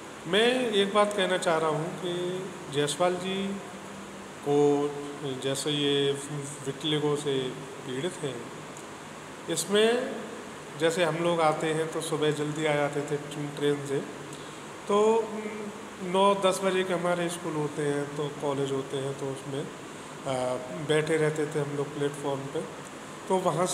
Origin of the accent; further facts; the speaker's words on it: Hathras, Uttar Pradesh, India; हाथरस से बिलोंग करता हूँ।